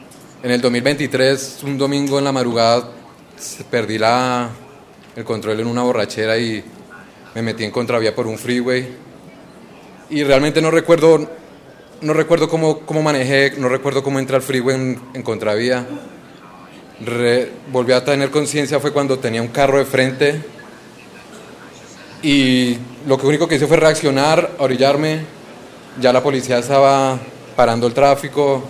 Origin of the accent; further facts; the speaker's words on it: Colombia; colombiano